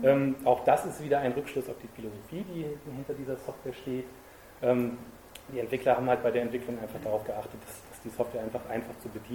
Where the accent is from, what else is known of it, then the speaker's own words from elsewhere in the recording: Stuttgart, Baden-Württemberg, Germany; Ich komme hier aus Stuttgart